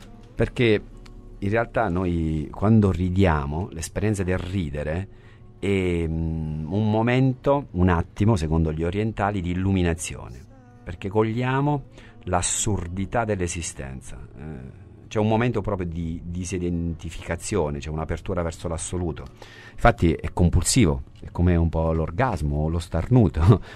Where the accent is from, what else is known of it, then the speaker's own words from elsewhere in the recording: Abruzzo, Italy; now in Bologna, Italy; sono abruzzese, sono trasferito a Bologna nel 90 e famiglia di contadini e venditori ambulanti